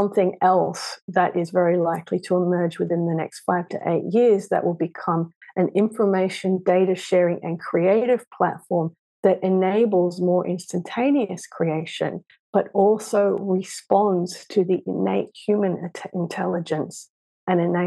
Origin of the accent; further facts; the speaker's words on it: Australia; maybe because I'm Australian and, you know, we're all about pioneers.